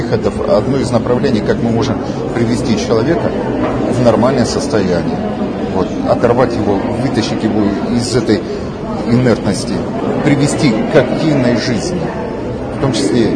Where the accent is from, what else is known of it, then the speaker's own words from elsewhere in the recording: Nevyansk, Sverdlovsk Oblast, Russia; мой родной город Невьянск.